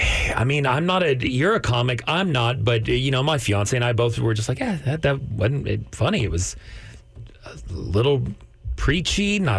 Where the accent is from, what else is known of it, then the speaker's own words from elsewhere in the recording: Amarillo, Texas, United States; Dude, I grew up in Amarillo. Yes, everyone I don't like has that accent.